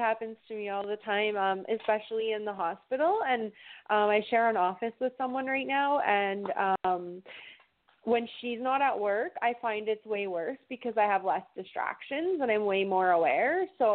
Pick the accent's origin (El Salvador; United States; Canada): Canada; I'm from Canada.